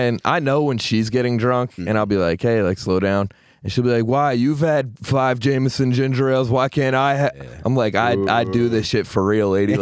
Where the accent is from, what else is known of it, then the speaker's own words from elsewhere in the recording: Syracuse, New York, United States; he's from Buffalo and I'm from Syracuse, so like the upstate connection.